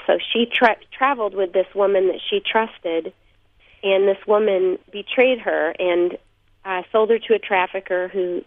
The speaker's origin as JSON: {"language": "English", "town": "Minneapolis", "region": "Minnesota", "country": "United States", "said": "I said, we are from Minneapolis."}